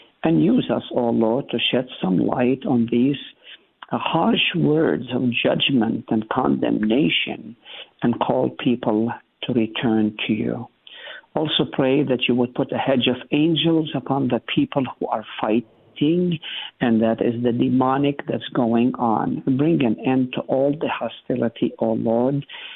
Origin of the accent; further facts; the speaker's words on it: Israel; now in United States; I come from Israel